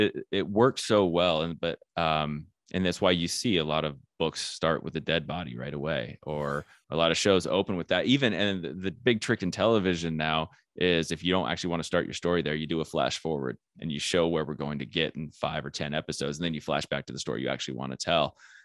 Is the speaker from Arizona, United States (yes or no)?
yes; Flagstaff, Arizona, United States; I am from Flagstaff, Arizona, which is a small town.